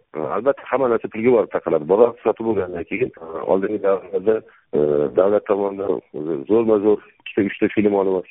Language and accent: Uzbek; Khiva, Khorezm Region, Uzbekistan; Asli Xivadanman.